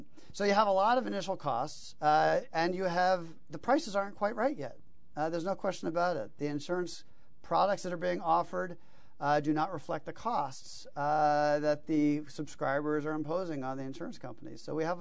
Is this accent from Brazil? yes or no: no; North Carolina, United States; And I'm from North Carolina, which has not expanded Medicaid